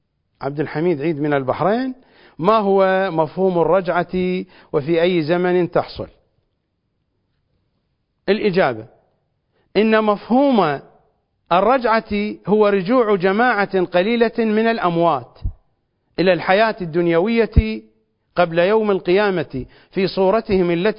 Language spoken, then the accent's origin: Arabic; Iraq; accent: Iraqi; والواوي بلهجتنا الشعبية العراقية وحتى في دول عربية أخرى هو الحيوان الماكر ابن آوى